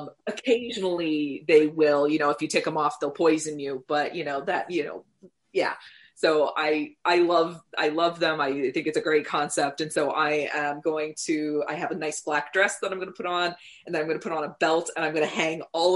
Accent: Newark, Ohio, United States; I will have to go with the Indian mounds in the earthworks in Newark, Ohio. And just because that's my hometown, I apologize now.

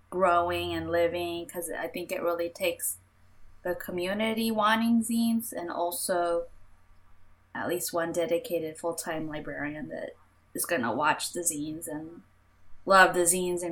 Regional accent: Long Beach, California, United States; I love supporting zines at my hometown because I'm born and raised Long Beach, California, where I grew up and learned about zines in high school.

